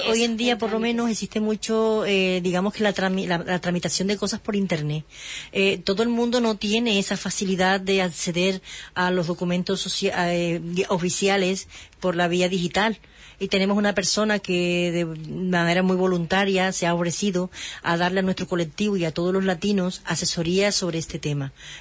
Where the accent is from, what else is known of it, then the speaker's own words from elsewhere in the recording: Colombia; moved away as an adult; now in Huelva, Spain; Igual yo llegué a España, ya tengo, voy a tener 9 años de estar aquí en España. Llegué directamente a Huelva, casada desde Colombia con un español, y mi marido es manchego.